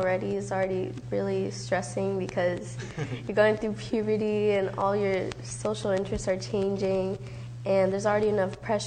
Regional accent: Wheaton, United States; born there; I was born in Wheaton.

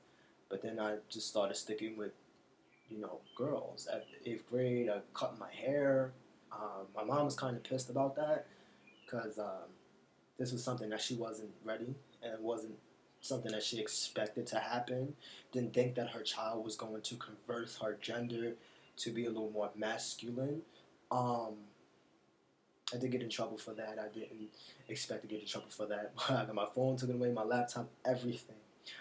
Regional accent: Jersey City, New Jersey, United States; Okay, well, I'm originally from Jersey City. I was born in a bad neighborhood.

